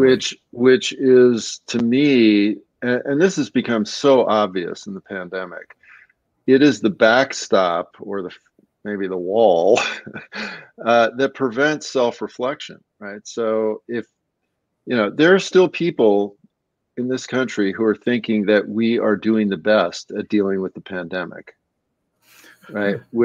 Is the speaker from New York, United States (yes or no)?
no; California, United States; Oh, and growing up in California, I remember it very well when he was, you know, thinking about running for governor.